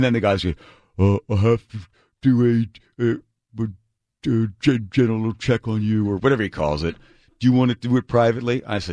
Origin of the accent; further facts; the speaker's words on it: Ireland; Let me tell you something. I'm Irish.